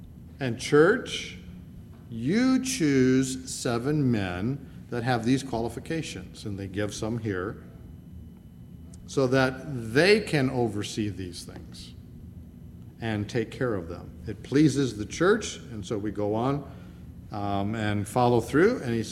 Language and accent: English; United States; born there; I'm German, but I'm an American by birth, but by heritage, I'm German. But I wasn't born in Germany.